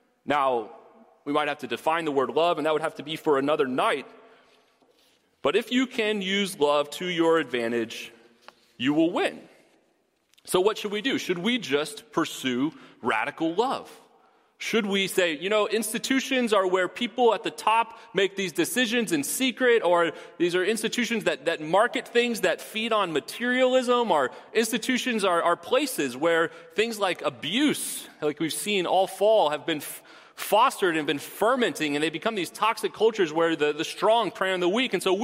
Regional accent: Houston, Texas, United States; I come from Houston, and you might remember Enron

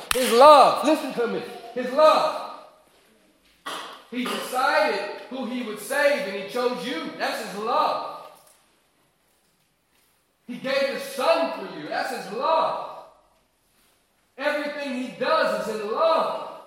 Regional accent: California, United States; As far as earthly comforts, I'm from California. I had them all. Perfect weather, no mosquito, light.

